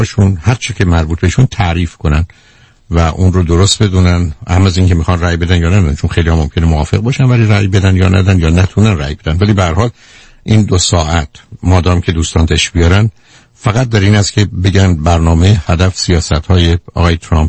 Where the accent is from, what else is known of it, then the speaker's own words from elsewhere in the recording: Iran; چه برای ما ایرانیان، هم از اینکه داخل و خارج از ایران هستیم